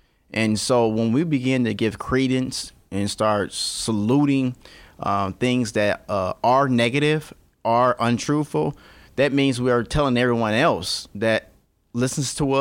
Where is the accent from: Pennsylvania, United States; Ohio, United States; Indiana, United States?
Indiana, United States; South Bend; We're just from South Bend.